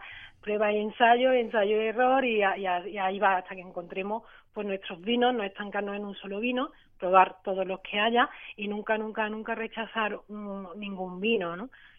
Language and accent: Spanish; Andalusia, Spain; tomarte un vino pues de nuestra tierra, de aquí de mi tierra